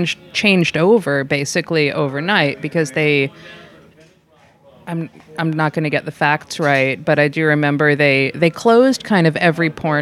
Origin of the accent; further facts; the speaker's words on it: New Orleans, Louisiana, United States; I guess that's another thing that was probably similar growing up in New Orleans, I think.